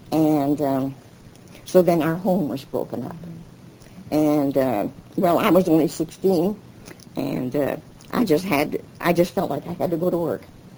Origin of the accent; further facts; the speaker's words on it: Canova, South Dakota, United States; also born or lived in Minnesota; And I was born in Minnesota, but shortly after I was born, we moved to South Dakota.